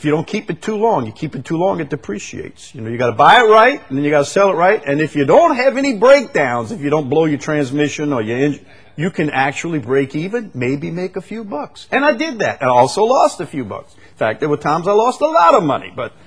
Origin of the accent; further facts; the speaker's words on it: St. Bernard Parish, Louisiana, United States; I grew up down in St. Bernard Parish. I remember as a kid living in a tract house, no air conditioning.